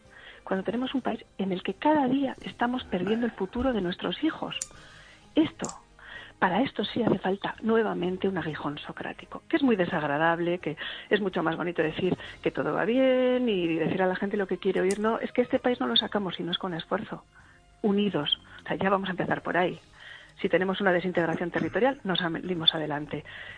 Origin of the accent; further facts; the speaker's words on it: Spain; moved away; también estamos expatriados, también somos españoles fuera de España